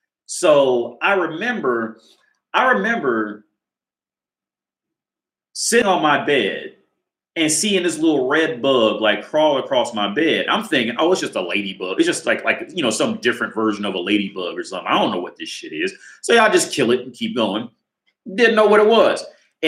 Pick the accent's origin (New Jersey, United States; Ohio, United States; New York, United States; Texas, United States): Ohio, United States; Now I'm from Ohio, right?